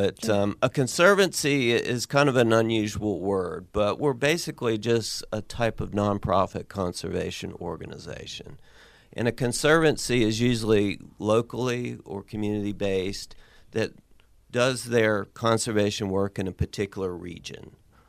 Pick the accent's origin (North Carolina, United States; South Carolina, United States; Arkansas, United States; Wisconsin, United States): North Carolina, United States; Raleigh; I'm from Raleigh, North Carolina, and while I was not born there, most of my life that I know was growing up in Raleigh, North Carolina.